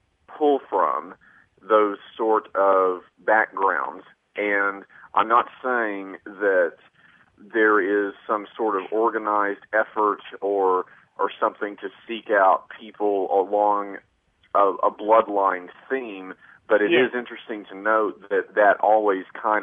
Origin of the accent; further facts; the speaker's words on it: the South, United States; accent: Southern; now in Los Angeles, United States; It would probably help to neutralize my Southern accent.